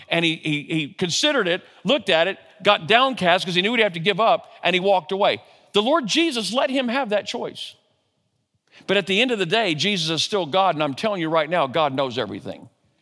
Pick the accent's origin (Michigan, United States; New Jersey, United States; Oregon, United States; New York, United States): Oregon, United States; born there; It's not an accident that I was born in Oregon and heard the gospel then, and then this happened in my life and I moved here.